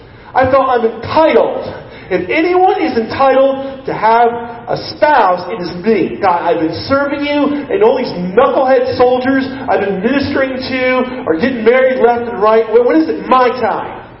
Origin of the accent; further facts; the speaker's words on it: United States; Because I'm an American, I'm entitled to be comfortable, right?